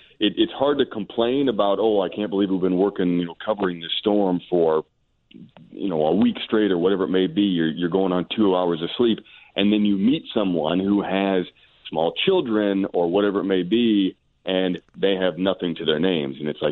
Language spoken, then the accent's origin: English; Illinois, United States; I grew up in Kankakee County, actually. So I had been been living in Southern Illinois for about 10 years and went to college there.